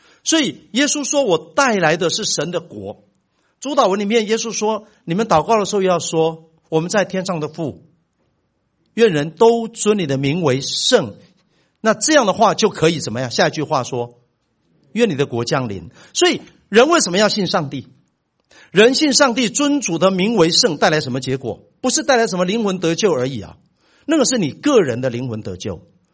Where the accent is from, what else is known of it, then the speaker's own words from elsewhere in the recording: Taiwan; moved away as an adult; 像我这种从小就是台湾长大的，我那时候第一次我们全家出国